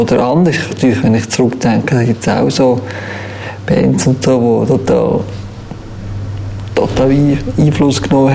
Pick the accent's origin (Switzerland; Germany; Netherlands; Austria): Switzerland; obwohl ich eigentlich als Schweizer eigentlich das gar nicht richtig nachfühlen kann.